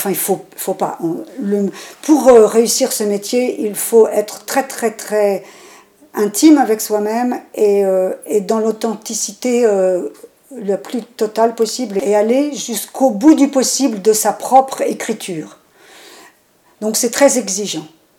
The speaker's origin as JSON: {"language": "French", "region": "Normandy", "country": "France", "tie": "born or raised there", "lives_now": "Albi, France", "said": "Je suis née en Normandie, en Haute-Normandie, au ras des falaises. Et donc, mon enfance a été vraiment tournée vers la mer. Et puis, depuis 2006, j'habite à Albi et je suis ravie de vivre maintenant dans cette Occitanie"}